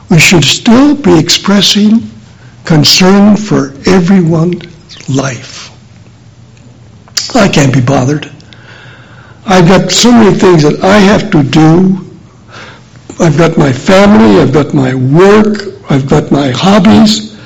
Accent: Quebec, Canada; I said, we're with the assembly in Quebec, we're from Quebec.

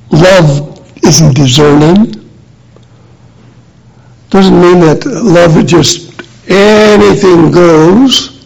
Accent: Quebec, Canada; I said, we're with the assembly in Quebec, we're from Quebec.

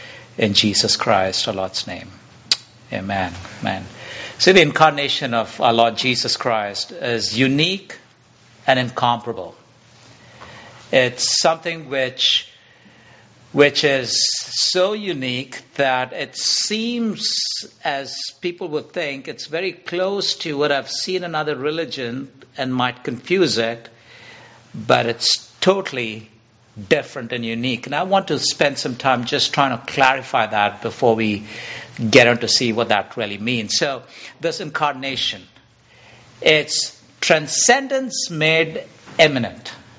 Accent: India; I'm from India

